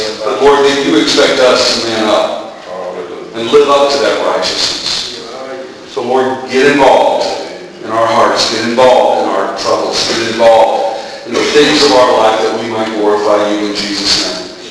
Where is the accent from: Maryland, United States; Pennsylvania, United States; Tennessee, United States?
Tennessee, United States; born there; I was born in East Tennessee, so I love most things Tennessee except football.